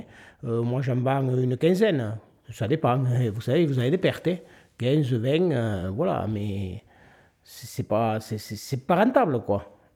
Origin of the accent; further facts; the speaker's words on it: Aston, Occitanie, France; born there; je suis né à Aston il y a 68 ans.